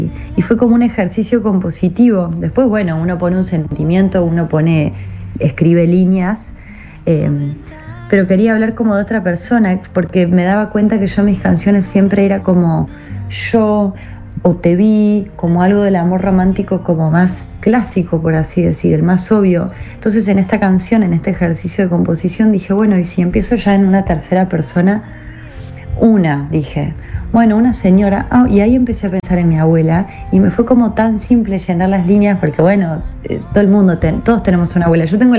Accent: Córdoba, Argentina; now in Buenos Aires, Argentina; yo soy de Córdoba capital, después me mudé acá a la capital de Buenos Aires

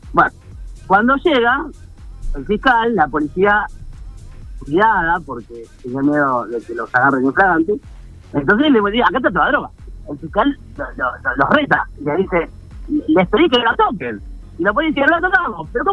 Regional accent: Argentina; sabemos también cómo somos los argentinos.

